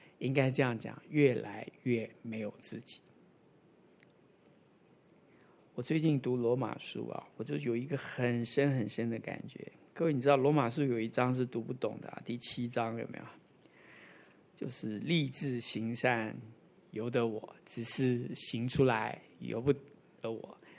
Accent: Taiwan; 你觉不觉得我们台湾人在这里生长的人，我们的性情很浮动

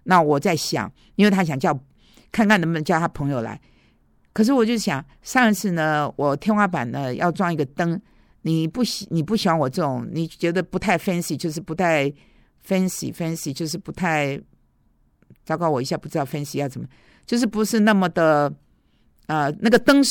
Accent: China; 我们中国人朋友有时候修东西根本就不要钱

